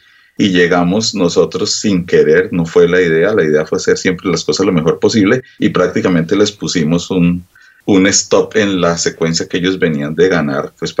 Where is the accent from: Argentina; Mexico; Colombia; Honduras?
Colombia; Bogotá; born there; el tema … es un tema que le compuse a la ciudad donde yo nací.